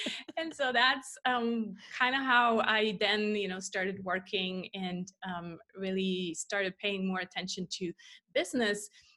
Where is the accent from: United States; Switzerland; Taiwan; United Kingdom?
Switzerland; German-speaking Switzerland; first language German; English is a second language; And my mother tongue is actually German. So I grew up in the Swiss German part of Switzerland.